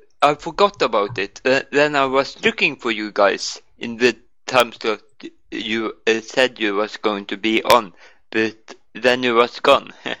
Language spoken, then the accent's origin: English; Norway; English is a second language